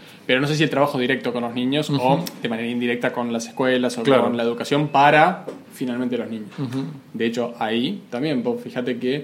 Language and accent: Spanish; Buenos Aires, Argentina; yo soy porteño, nací en Buenos Aires, pero no ejerzo